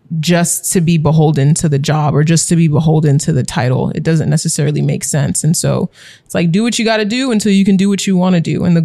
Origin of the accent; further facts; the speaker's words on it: Nigeria; and then just being Nigerian and constantly deferring to authority and deferring to elders.